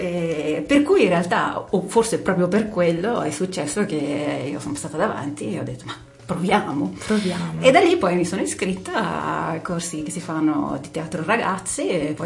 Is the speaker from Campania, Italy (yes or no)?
no; Brescia, Lombardy, Italy; io sono originaria di Brescia.